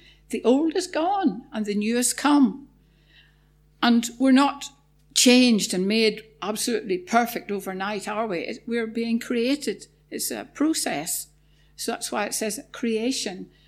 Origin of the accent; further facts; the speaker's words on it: Northern Ireland, United Kingdom; I grew up in Northern Ireland. I went to a congregational church from being a young child.